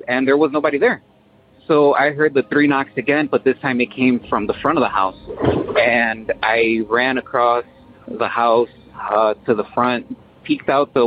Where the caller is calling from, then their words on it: Waukegan, Illinois, United States; I'm calling from Waukegan, Illinois, Northern Illinois area.